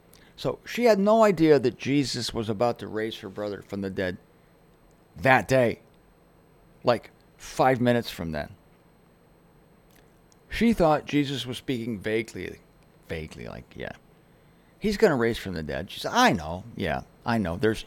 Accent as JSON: {"language": "English", "town": "Fort Lauderdale", "region": "Florida", "country": "United States", "tie": "born or raised there", "said": "Fort Lauderdale, Florida. Yes, sir. Yes, ma'am. I'm proud of my hometown here. So I'm rocking the Fort Lauderdale hat."}